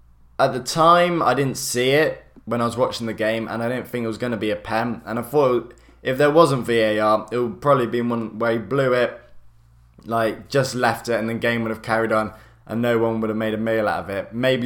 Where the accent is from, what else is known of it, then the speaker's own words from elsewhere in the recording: Australia; As an Aussie, I was more positive going into it